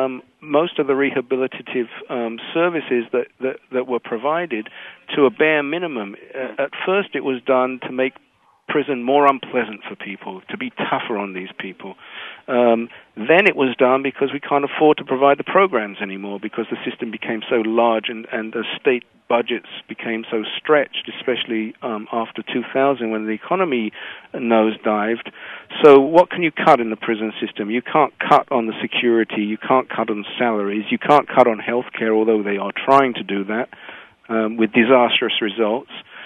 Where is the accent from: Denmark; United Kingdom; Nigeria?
United Kingdom; moved away as an adult; now in United States; I, as you hear from my accent, grew up in Britain like your last caller, became an American in early 1997.